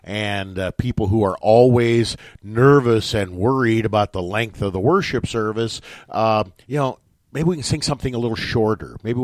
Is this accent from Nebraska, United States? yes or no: yes; Nebraska, United States; near my hometown, the Robbies. Of course, they call it Raby up in the Wisner, Nebraska area.